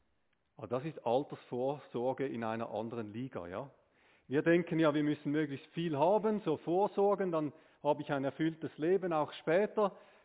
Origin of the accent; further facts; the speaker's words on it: Switzerland; verständigen wir uns darauf, als Schweizer, wir sind grundsätzlich reich.